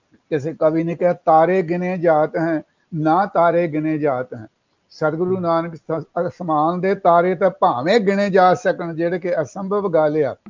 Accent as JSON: {"language": "Punjabi", "region": "Punjab", "country": "India", "tie": "born or raised there", "said": "ਅਤੇ ਮੇਰਾ ਪਿੰਡ ਜਿਹੜਾ ਉਹ ਰਹਿ ਗਿਆ ਜ਼ਿਲ੍ਹਾ ਅੰਮ੍ਰਿਤਸਰ ਦੇ ਵਿੱਚ"}